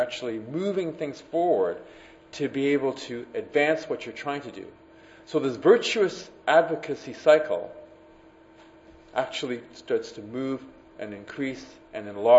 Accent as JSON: {"language": "English", "country": "Canada", "said": "I'm saying this as a Canadian."}